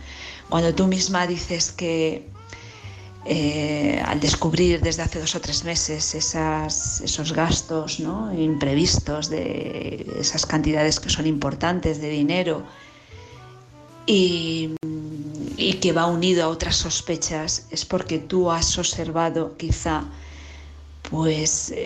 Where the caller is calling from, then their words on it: Madrid, Community of Madrid, Spain; de Madrid.